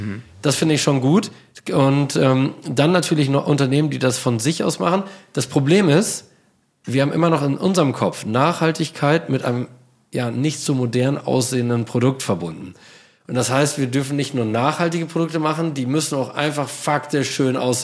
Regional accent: North Rhine-Westphalia, Germany; als Münsterländer

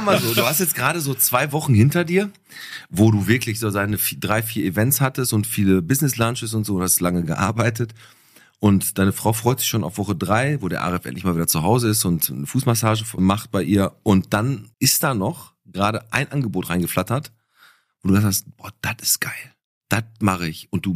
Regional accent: Bottrop, North Rhine-Westphalia, Germany; Fand ich als Kind auch immer toll, wenn da bei uns in Fuhlenbrock so Straßenfeste waren. Fontanestraße, Goethestraße

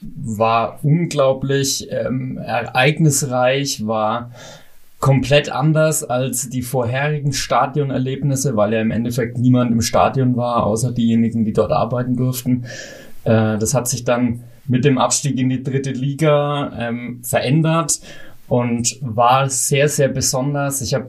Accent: Riedenheim, Bavaria, Germany; Also mein Heimatort ist Riedenheim im südlichen Würzburger Landkreis. Da steht auch noch mein Elternhaus.

